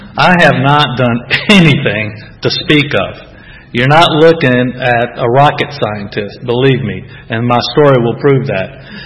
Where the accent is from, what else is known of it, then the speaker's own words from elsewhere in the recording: North Carolina, United States; because she was from North Carolina also, and I figured, you know, we're from North Carolina, that's where we need to go back and, you know, settle.